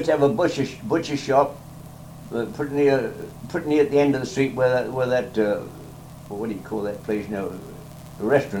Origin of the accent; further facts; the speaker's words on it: Canada; moved away; when my wife and I come from Canada, we went down to Sid's and met Sid, and Sid come from Canada too